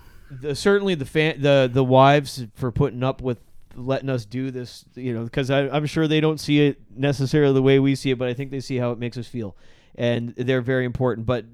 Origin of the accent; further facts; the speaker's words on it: Halifax, Nova Scotia, Canada; now in Ontario, Canada; For me, so I grew up in Halifax, as I think I'd mentioned